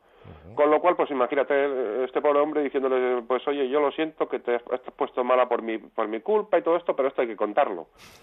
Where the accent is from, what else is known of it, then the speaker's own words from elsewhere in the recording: Avilés, Asturias, Spain; Yo soy avilesino, asturiano, aunque soy culé